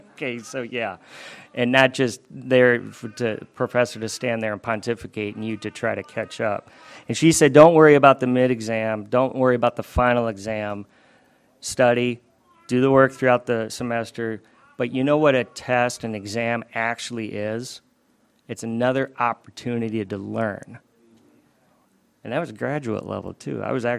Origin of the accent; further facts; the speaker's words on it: Minnesota, United States; My hometown, when I was growing up, little old town of Minnesota, did not even have a population of 20,000.